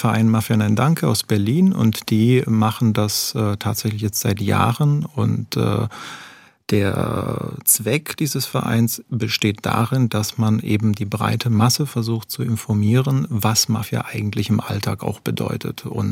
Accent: Italy; ich komme ursprünglich aus Italien, da haben wir ähnliche Erfahrungen

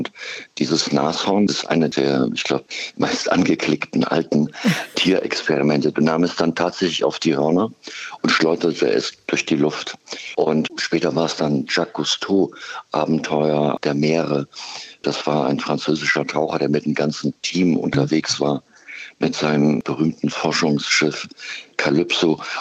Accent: Thuringia, Germany; Ich komme ja aus dem Thüringer Wald

